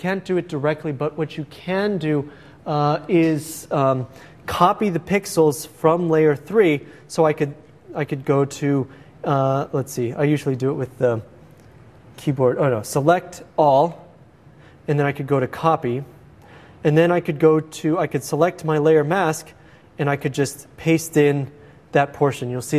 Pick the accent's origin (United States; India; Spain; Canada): United States; El Paso, Texas; So this is an image from my hometown, El Paso